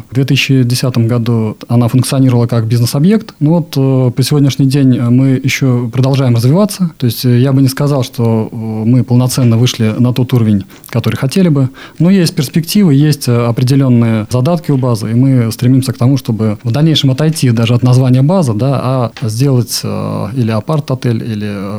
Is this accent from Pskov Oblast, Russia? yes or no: yes; Velikiye Luki, Pskov Oblast, Russia; родился и вырос я в городе Великие Луки, вот, собственно говоря, в этом районе и работаю